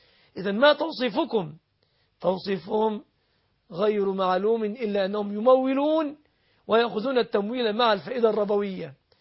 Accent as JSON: {"language": "Arabic", "country": "Egypt"}